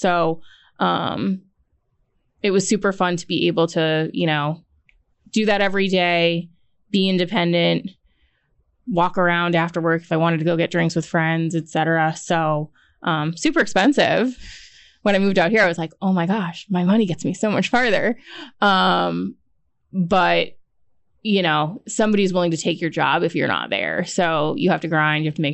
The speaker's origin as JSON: {"language": "English", "region": "New York", "country": "United States", "tie": "born or raised there", "also_born_or_lived": "Bronx", "said": "So I'm originally from New York, born in the Bronx, and my parents moved quote unquote upstate, which is like an hour above New York City."}